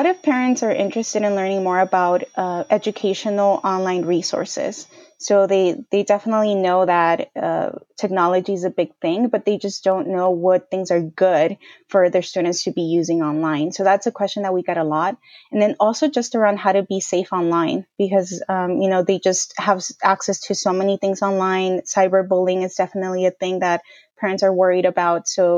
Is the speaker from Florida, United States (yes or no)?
no; Bell Gardens, California, United States; Yes, I was born and raised in LA, specifically Bell Gardens in Southeast LA.